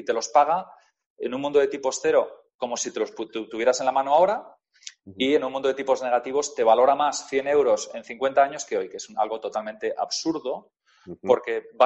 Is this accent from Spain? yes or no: yes; Spain; Como españoles